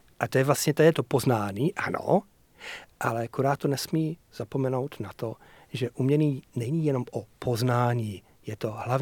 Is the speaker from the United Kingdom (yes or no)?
yes; Yorkshire and the Humber, United Kingdom; Czech is a second language; Já jsem chlap z Yorkshireu, David Hockney taky je chlap z Yorkshireu